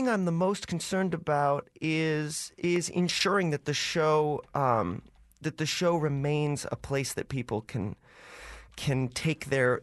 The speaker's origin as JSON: {"language": "English", "region": "California", "country": "United States", "tie": "born or raised there", "second_language": "English", "said": "I grew up in Southern California and actually felt, I was this 6-7 month old baby, I think, when my parents started listening. And I know as I became more and more familiar with English"}